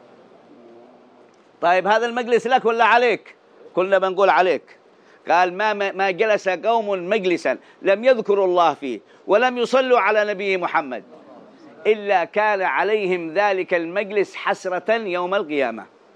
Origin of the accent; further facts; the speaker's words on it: Hadramaut, Yemen; قالوا عندنا في حضرموت سنة من السنين